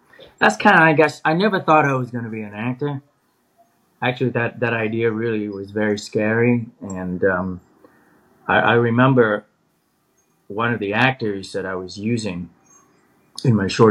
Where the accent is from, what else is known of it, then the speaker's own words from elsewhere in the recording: Vietnam; English is a second language; I can recall, you know, 8 or 9 years old, watching those Hong Kong movies, growing up in Vietnam